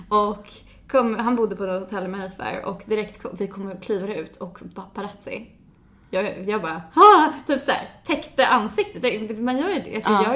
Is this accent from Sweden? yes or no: yes; Sweden; speciellt som svensk, så tänker man nog ganska mycket så här